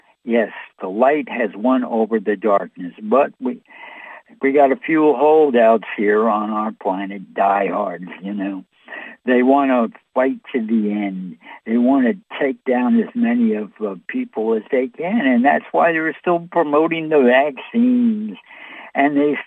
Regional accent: United States; Hey, you know, I'm an American here.

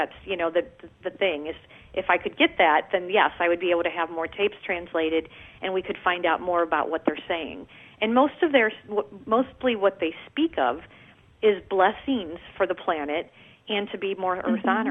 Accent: Midwest, United States; I'm from the Midwest, so I've never been to South America.

